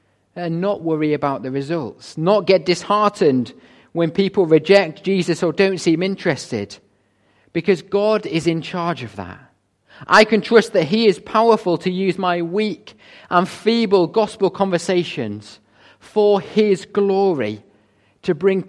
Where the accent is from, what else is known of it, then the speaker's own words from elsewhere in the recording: Burton in Kendal, North West England, United Kingdom; I grew up in Burton in Kendal, and I went to the primary school there